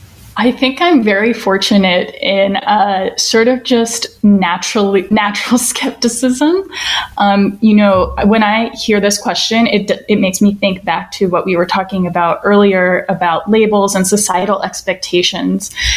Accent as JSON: {"language": "English", "region": "East Coast", "country": "United States", "tie": "born or raised there", "moved": "yes", "said": "when I moved from the East Coast, which is where I grew up, to the West Coast, and I started working in tech."}